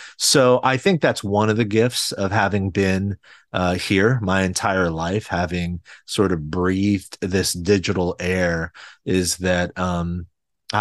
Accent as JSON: {"language": "English", "region": "California", "country": "United States", "tie": "born or raised there", "said": "I grew up in a single parent home, just my mother and I."}